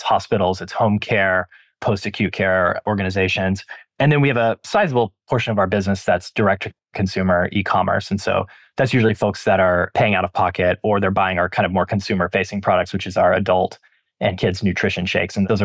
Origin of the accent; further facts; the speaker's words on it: Austin, Texas, United States; now in Santa Barbara, United States; So I live in Santa Barbara, California now, where Kate Farms is headquartered, but I grew up in Texas as well. I grew up in the Austin area.